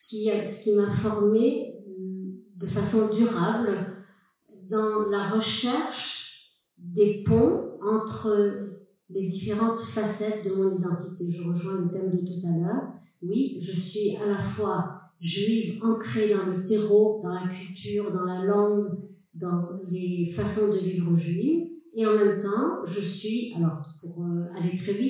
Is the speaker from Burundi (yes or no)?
no; Strasbourg, Grand Est, France; Moi, je suis née à Strasbourg après la guerre et j'ai grandi donc dans cette famille juive où était transmise les valeurs juives fondamentales